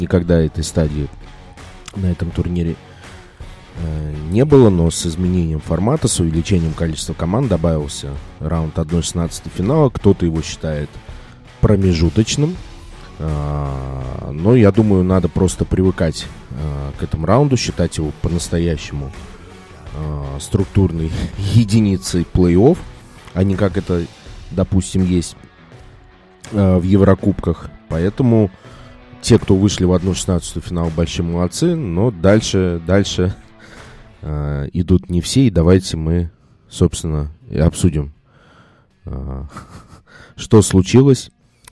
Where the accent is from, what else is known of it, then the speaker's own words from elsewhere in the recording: Moscow, Russia; мне конкретно, как москвичу, конечно